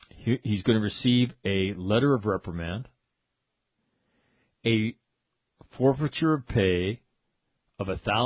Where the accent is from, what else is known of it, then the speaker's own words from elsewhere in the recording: United States; I'm not even Irish. I'm American. I just felt I should say that for my ancestors.